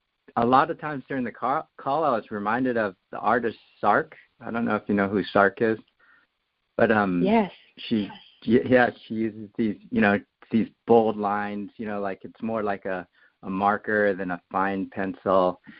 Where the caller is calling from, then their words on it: Cupertino, California, United States; I'm calling from Cupertino.